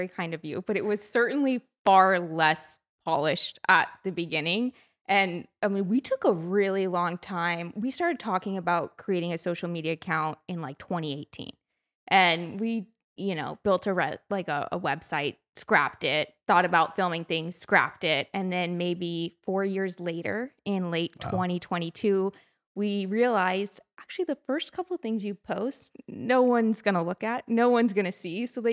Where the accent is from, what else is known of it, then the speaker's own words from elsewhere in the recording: Carmel by the Sea, California, United States; We grew up in Carmel by the Sea, California, and that's where we do a lot of our filming and our footage